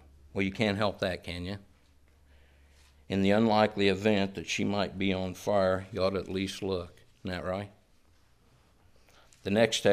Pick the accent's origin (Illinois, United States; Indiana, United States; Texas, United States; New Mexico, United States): Indiana, United States; Since I grew up in the Midwest, the lion would have to eat its way up from Florida to Indiana.